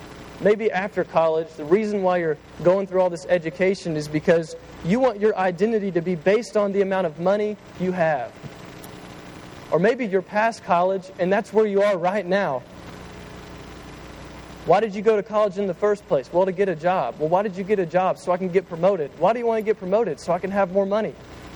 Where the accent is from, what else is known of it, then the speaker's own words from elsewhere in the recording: Memphis, Tennessee, United States; okay, I'm from Memphis, and I know how this is going to go down.